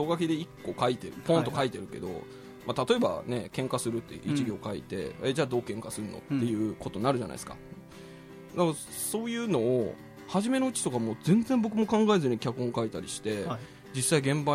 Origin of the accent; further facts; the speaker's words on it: Kurashiki, Okayama, Japan; 出身岡山の倉敷です。